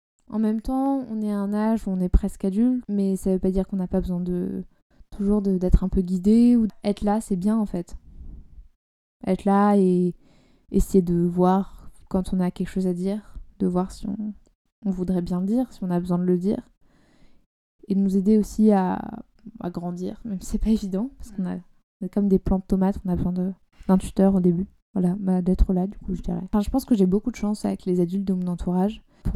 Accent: Paris, Île-de-France, France; Pigalle, c'est juste au sud de là où j'ai grandi.

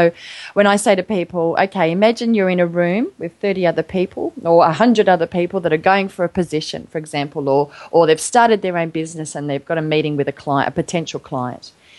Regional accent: New South Wales, Australia; born there; also born or lived in Canberra; I was born in New South Wales, girl, but I started out in Canberra

